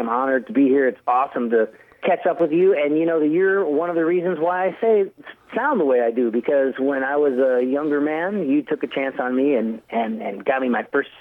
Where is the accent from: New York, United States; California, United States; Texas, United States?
Texas, United States; Dallas; now in Nashville, United States; And I came to Nashville from Dallas, Texas, doing three auditions.